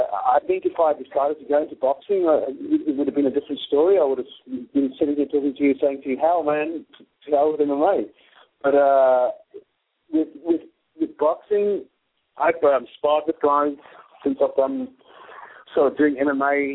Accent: South Africa; born there; moved away; also born or lived in England; I was born in South Africa. I moved to England in 96.

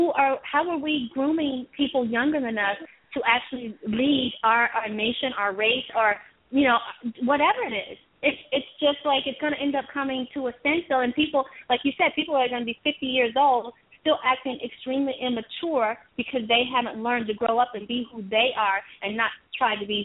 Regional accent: Toccoa, Georgia, United States; Tocoa, Georgia. My Georgia

